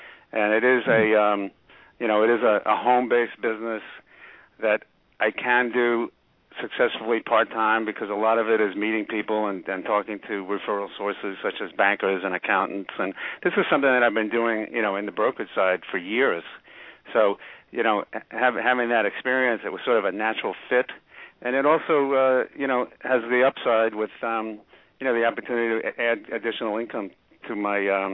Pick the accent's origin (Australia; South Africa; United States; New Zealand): United States; New York; also born or lived in Colorado; I was born and raised on Long Island, Brian, and then went to school, went to college out west and spent some time in Colorado before returning to New York in 1980.